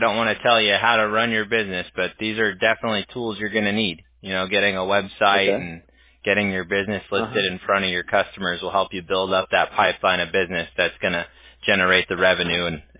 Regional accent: California, United States; I'm originally from California.

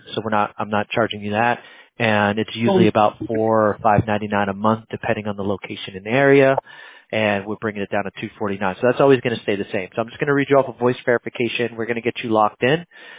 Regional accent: New Jersey, United States; I was born and raised in Jersey, so it was a little rough living in Jersey.

